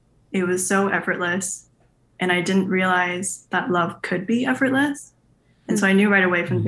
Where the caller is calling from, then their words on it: Canada; So I am 28. I am calling in from Canada.